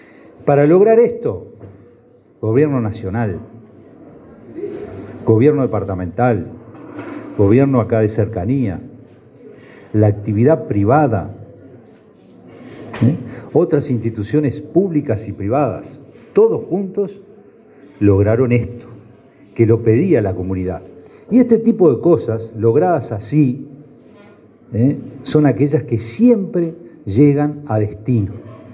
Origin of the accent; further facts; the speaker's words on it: Florida, Uruguay; yo no soy de este departamento, soy de Florida